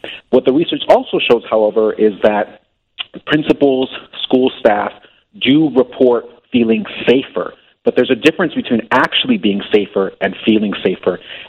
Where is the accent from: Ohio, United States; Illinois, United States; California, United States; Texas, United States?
Illinois, United States; Chicago; And so as a Chicagoan, as a proud CPS product myself